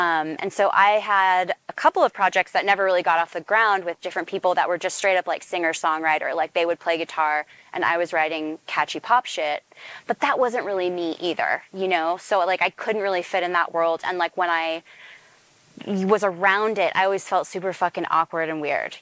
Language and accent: English; Austin, Texas, United States; I think there was also like a little bit of like a poppy indie vibe from growing up in Austin.